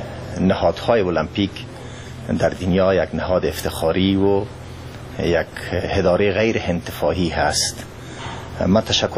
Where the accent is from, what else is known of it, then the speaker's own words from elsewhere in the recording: Afghanistan; ما افغانستان کشورم است، وطنم است